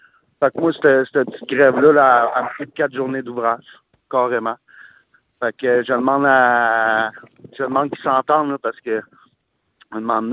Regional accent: Longueuil, Quebec, Canada; Puis moi, je suis de Longueuil.

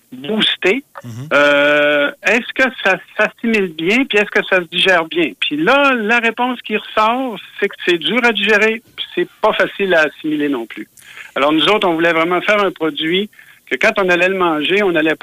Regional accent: Quebec, Canada; quand elle pousse chez nous, dans le Nord, ça goûte vraiment meilleur qu'ailleurs.

